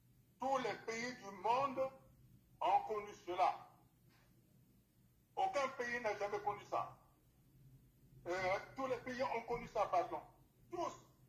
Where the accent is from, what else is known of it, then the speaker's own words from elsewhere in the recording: Republic of the Congo; Et les solutions chez nous, au Congo, se trouvent dans notre propre histoire.